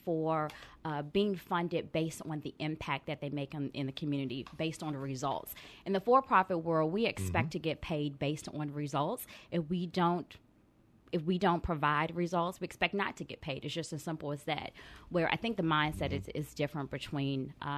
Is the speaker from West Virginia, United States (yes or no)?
no; Maryland, United States; Well, I'm from Maryland. I am from Maryland, but there are definitely some Southern roots there, obviously. But being from the D.C. metropolitan area, we try to act like big city folks.